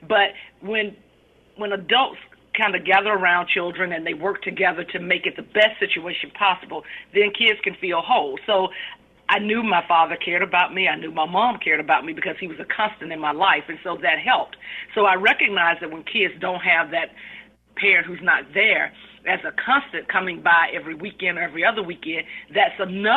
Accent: Atlanta, Georgia, United States; I grew up in Atlanta, Metro Atlanta, moved to different parts of Metro Atlanta, but Southwest Atlanta is where I consider the bulk of my growing up to have taken place.

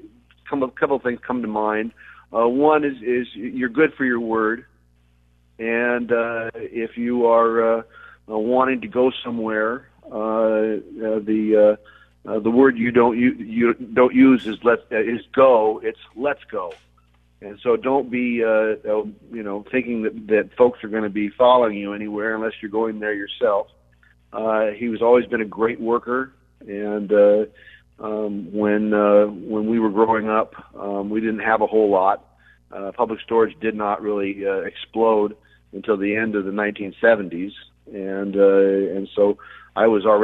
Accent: El Monte, California, United States; also born or lived in Rosemead / Temple City / San Marino; I grew up in the San Gabriel Valley. We started in El Monte and moved to Rosemead and then to Temple City and then later on to San Marino. And if you know anything about Southern California, that's right up the economic ladder.

